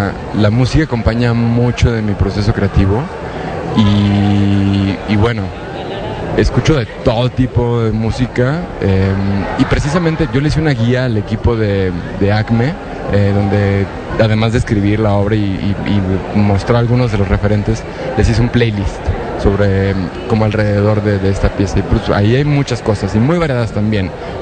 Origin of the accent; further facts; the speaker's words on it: Aguascalientes, Mexico; also born or lived in Guanajuato; yo no soy de Ciudad de México, yo soy de Aguascalientes y luego me fui a estudiar arte en la Universidad de Guanajuato.